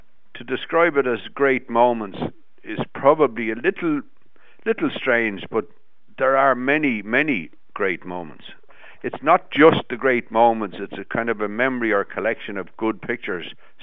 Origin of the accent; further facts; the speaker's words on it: Dublin, Leinster, Ireland; I'm from Harold's Cross in Dublin, and the dog track was only 500 yards away.